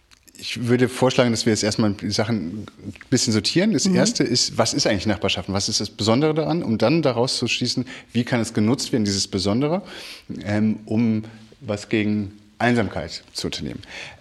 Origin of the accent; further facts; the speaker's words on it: Cologne, North Rhine-Westphalia, Germany; also ich bin ja aufgewachsen im Vorort von Köln und ein Familienhaussiedlung